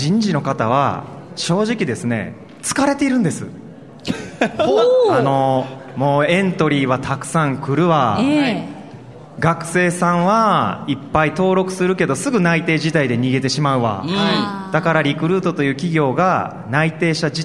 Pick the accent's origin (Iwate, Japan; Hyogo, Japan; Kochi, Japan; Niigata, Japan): Hyogo, Japan; Itami; 私は実は県に行く前に伊丹市選出出身ですので、